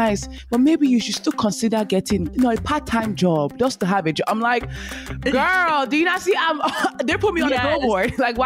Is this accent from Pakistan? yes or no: no; Nigeria; accent: Nigerian; where I say things in my Nigerian accent